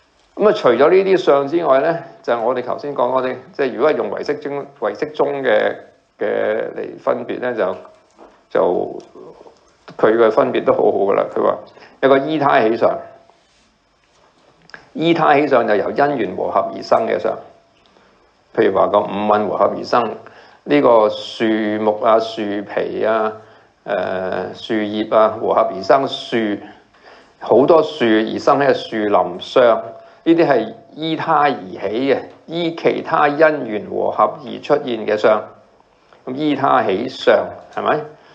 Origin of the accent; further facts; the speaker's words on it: Hong Kong; 我喺呢個地球出世噶嘛，我係一個香港人嚟噶嘛，我係我阿爸阿媽個仔啊嘛。